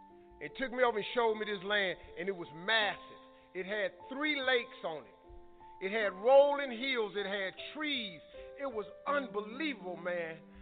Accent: Cleveland, Ohio, United States; I'm from Cleveland. I do things. I don't want no trouble.

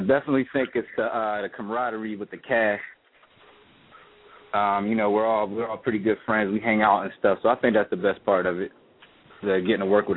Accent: Philadelphia, Pennsylvania, United States; I'm from Penrose, from Southwest. By the airport.

